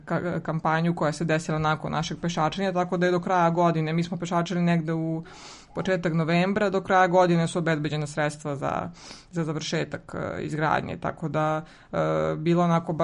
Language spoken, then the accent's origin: Serbian; Serbia